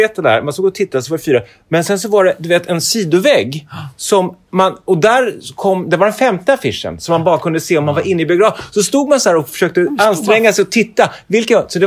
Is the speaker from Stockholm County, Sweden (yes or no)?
yes; Stockholm, Stockholm County, Sweden; För att jag kom från Stockholm